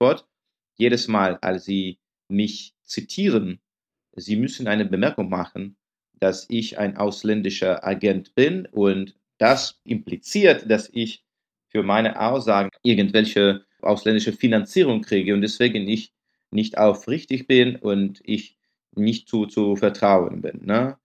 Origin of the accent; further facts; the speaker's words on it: Russia; aus den 7 Büchern, die ich bisher geschrieben habe. 6 sind meiner Heimat gewidmet, Russland.